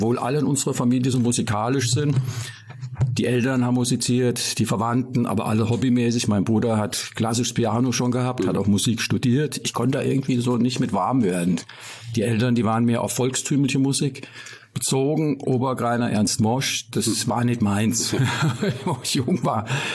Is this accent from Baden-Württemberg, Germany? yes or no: no; Fulda, Hesse, Germany; ich bin hier aufgewachsen in Fulda und das ist so meine Heimat.